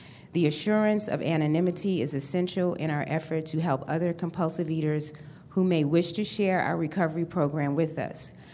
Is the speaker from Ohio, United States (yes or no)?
no; Atlanta, Georgia, United States; I'm from Atlanta, Georgia.